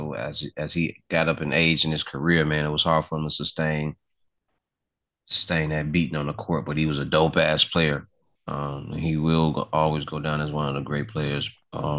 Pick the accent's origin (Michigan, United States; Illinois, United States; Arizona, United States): Illinois, United States; Chicago; I'm from the city. I'm from Chicago, man.